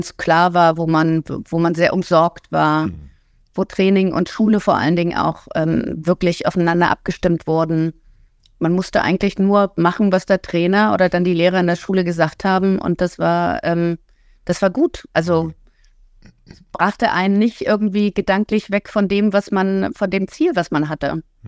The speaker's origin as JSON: {"language": "German", "region": "Berlin", "country": "Germany", "tie": "born or raised there", "moved": "as an adult", "lives_now": "Heidelberg, Germany", "said": "Ich bin gebürtige Berlinerin und bin mit 26, habe ich die Stadt, glaube ich, verlassen und bin nach Heidelberg gezogen."}